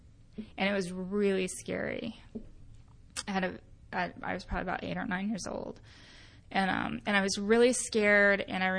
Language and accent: English; Phoenix, Arizona, United States; I grew up in Phoenix, Arizona. I'm actually one of those strange birds that's from Phoenix, Arizona. There's not a lot of us.